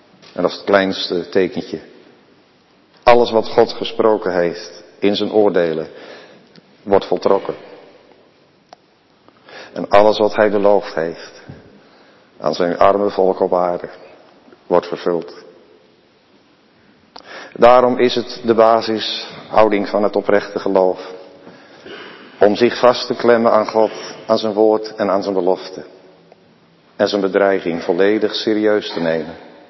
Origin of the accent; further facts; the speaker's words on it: Driebergen, Utrecht, Netherlands; Die was predikant in Driebergen, waar ik opgegroeid ben.